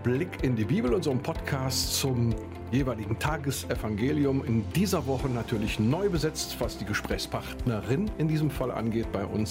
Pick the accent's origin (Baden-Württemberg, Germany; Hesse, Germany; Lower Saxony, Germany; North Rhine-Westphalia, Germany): North Rhine-Westphalia, Germany; Cologne; Also ich bin ja so auch ein Rheinland, auch durch und durch bin Kölner